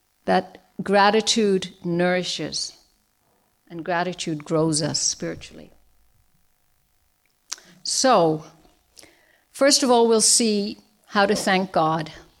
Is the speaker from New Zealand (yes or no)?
no; Ireland; I did not vote recently because I am an Irish citizen. And in this country, I'm known as a resident alien.